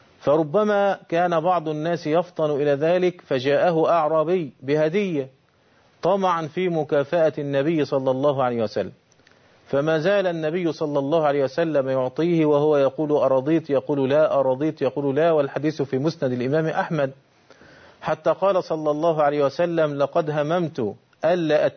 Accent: Egypt

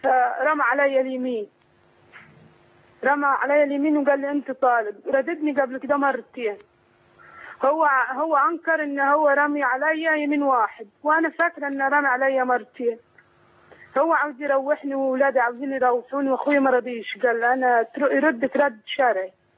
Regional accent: Sohag, Sohag Governorate, Egypt; أنا من سوهاج، عندي مشكلة لو سمحت

